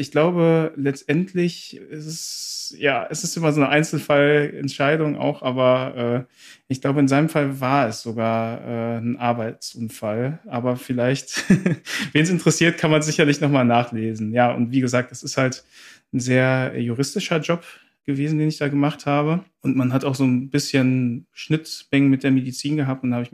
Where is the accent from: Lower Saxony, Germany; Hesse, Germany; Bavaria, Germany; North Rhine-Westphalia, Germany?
North Rhine-Westphalia, Germany; bei uns im Ruhrgebiet kennt man eher nur so Pfannkuchen und so.